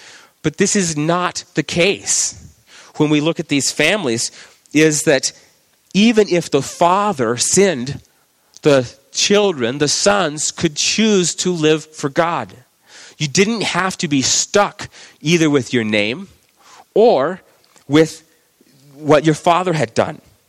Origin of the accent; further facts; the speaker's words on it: Texas, United States; I knew a girl where I was growing up in Texas